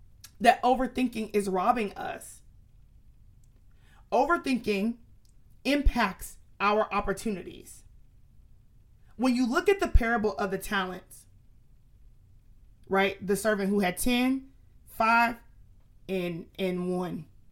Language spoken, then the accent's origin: English; Florida, United States; I'm so Florida, I said jit. I'm from Florida for real now.